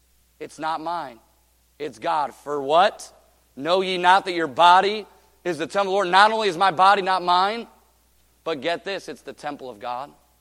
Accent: Michigan, United States; now in Oregon, United States; I grew up in Michigan. My wife was from Virginia.

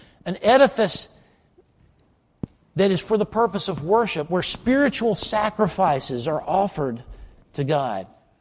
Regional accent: the South, United States; And today, you know, I came from the South.

